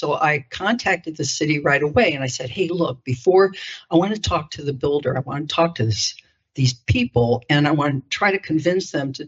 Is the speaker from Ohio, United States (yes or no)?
yes; Copley, Ohio, United States; now in Kent, United States; I grew up in Copley, but then worked in New York City, retired, came back to Kent.